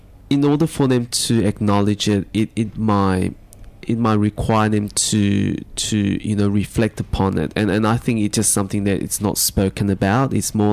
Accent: Johannesburg, Gauteng, South Africa; when I was growing up in Johannesburg

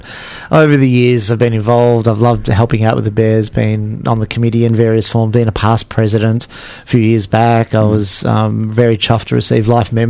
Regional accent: Melbourne, Victoria, Australia; So I'm born and raised in Melbourne and been here all my life. We've done some stints overseas and up in Sunshine Coast in Queensland, but pretty much, you know, Melbourne is home.

